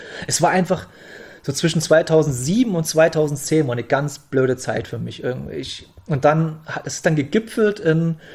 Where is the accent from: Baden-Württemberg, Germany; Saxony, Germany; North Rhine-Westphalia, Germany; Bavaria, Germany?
Saxony, Germany; Bautzen; Ich wohne ja, ich komme hier aus Bautzen, meine Ausbildung war zu Ende und dann habe ich immer schon ein bisschen in Leipzig gewohnt, da bin ich mal nach Leipzig gezogen.